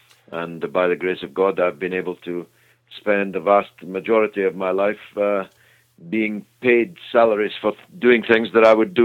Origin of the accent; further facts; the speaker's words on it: Scotland, United Kingdom; now in London, United Kingdom; as a Scottish MP